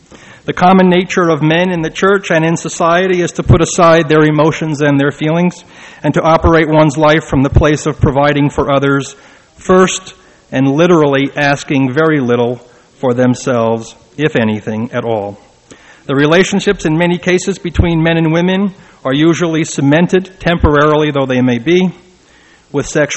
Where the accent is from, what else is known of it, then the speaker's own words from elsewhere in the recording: Belfast, Northern Ireland, United Kingdom; also born or lived in New York, United States; now in Utah, United States; actually I originate from Belfast, Northern Ireland, but over the last 5 years I come from New York, and my relocation to Utah has been a painful one.